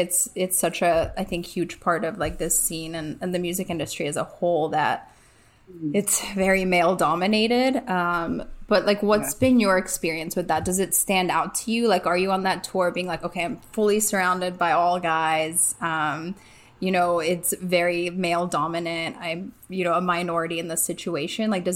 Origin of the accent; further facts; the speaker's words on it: Hungary; So I'm from Hungary, and he spent Christmas.